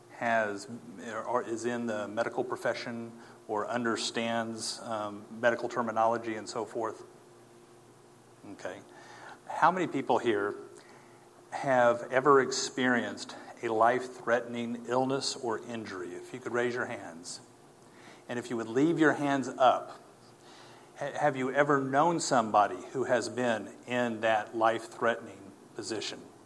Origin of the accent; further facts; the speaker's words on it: Tulsa, Oklahoma, United States; also born or lived in Jay; I live in North Carolina, and I have been on the East Coast now for about 10 years. But I grew up in Tulsa and up in Jay, Oklahoma, where I graduated from